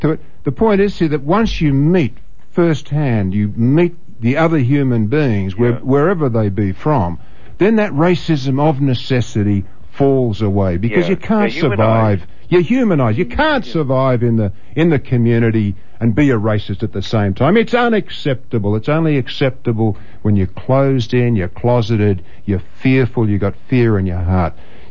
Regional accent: Australia; And I'm a white man. I'm from Australia.

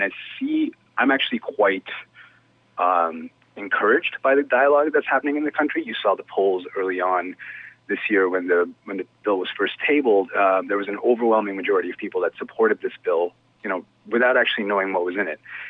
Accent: Canada; So that's quite upsetting to me as a Canadian

